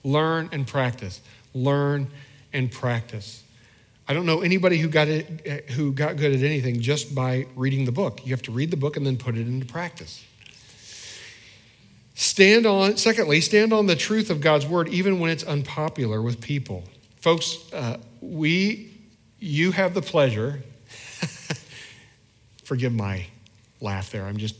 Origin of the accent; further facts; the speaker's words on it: Indiana, United States; I grew up in Indiana. We play basketball in Indiana.